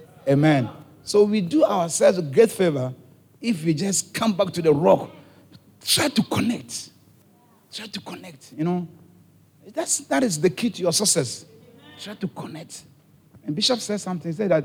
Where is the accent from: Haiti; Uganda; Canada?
Haiti; I'm from Haiti